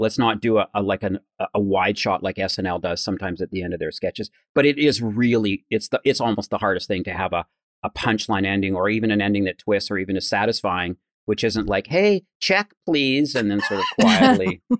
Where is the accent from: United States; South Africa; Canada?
Canada; Braeside; you know, Dave's from Etobicoke and I'm from Braeside, but we're sort of the same, you know?